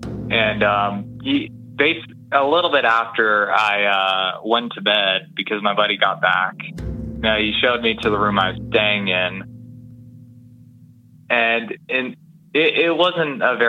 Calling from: Ontario, Canada; I'm up links from Ontario.

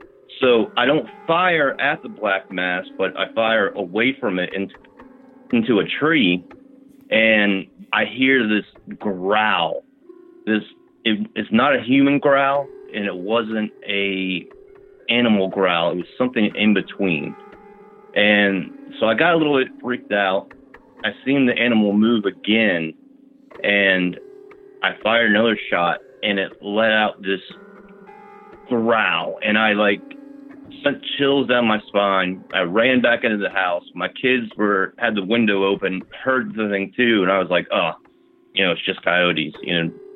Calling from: Virginia, United States; I'm calling from Virginia.

